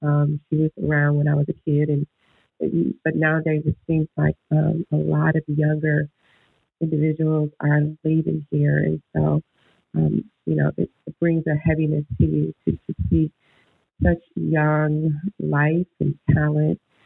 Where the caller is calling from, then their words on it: Houston, Texas, United States; I'm calling in from Houston, Texas, and I'm going to keep it a little short this morning.